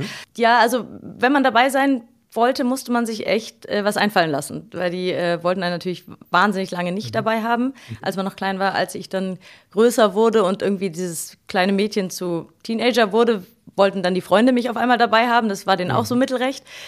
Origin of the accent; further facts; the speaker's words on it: North Rhine-Westphalia, Germany; Ja, also das ist eine Geschichte, die beginnt in Ostwestfalen, in OWL, wie wir so schön sagen. Also ich bin in der Unternehmerfamilie groß geworden.